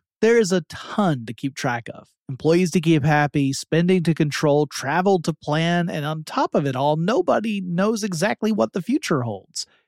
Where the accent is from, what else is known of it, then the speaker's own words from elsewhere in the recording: Atlanta, Georgia, United States; That is the city where I am in. I'm from Atlanta, Georgia.